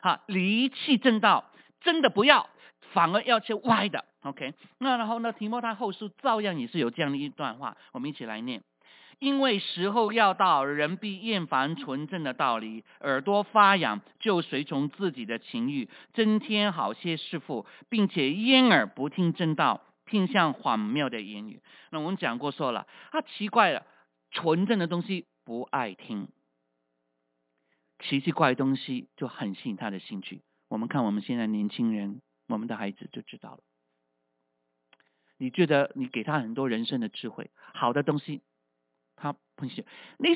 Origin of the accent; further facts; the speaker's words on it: Fuzhou, Fujian, China; 我们福州人都是味道是很重的